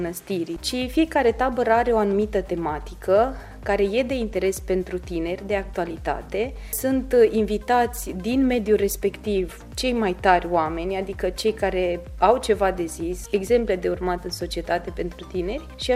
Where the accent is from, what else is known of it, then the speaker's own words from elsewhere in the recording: Târgu Mureș, Mureș County, Romania; Noi venind înapoi în orașul în care studiam, de unde suntem, că și eu și Adela suntem din Târgu Mureș